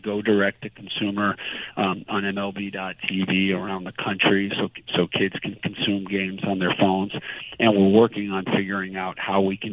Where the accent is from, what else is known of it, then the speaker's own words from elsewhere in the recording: New England, United States; growing up in New England, fell in love with the Red Sox